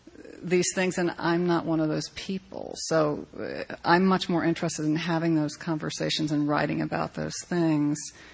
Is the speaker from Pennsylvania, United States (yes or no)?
yes; Pennsylvania, United States; Well, I grew up outside of Philly in the suburbs, which my friends always make sure I am very, very honest about